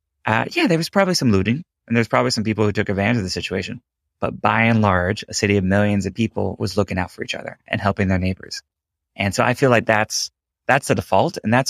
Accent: Houston, Texas, United States; Honestly, growing up in Houston, we used to get really bad hurricanes.

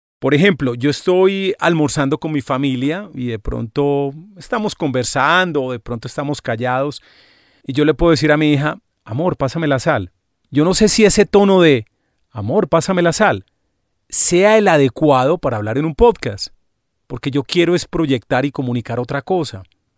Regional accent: Medellín, Antioquia, Colombia; yo soy de Medellín. En Colombia nos conocen como paisas, las personas que nacimos en Medellín, en nuestro departamento Antioquia y en otros departamentos cercanos donde hablamos muy parecido.

